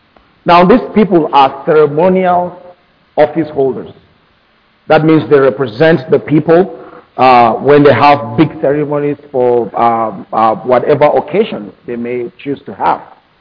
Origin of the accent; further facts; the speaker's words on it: Nigeria; Growing up in Nigeria, I know we still operate in the democratic system of government